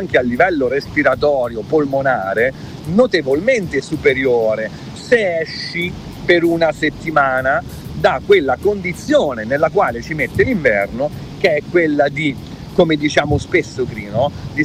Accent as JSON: {"language": "Italian", "region": "Southern Italy", "country": "Italy", "said": "gli orari sono un po' come giù a casa mia, no? Io da buon terrone"}